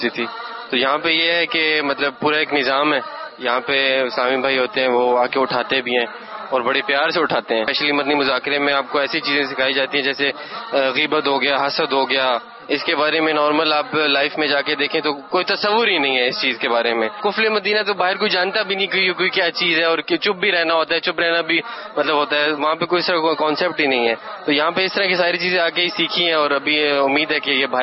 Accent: Rawalpindi, Punjab, Pakistan; میں راول پنڈی سے آیا ہوں اور میں الیکٹرانک انجینئرنگ کا اسٹوڈنٹ ہوں

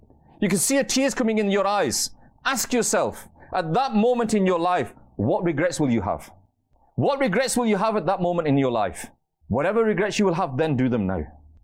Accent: Bury, North West England, United Kingdom; Many, many years ago, an event took place in my local masjid. I'm from Bury, not very far from here

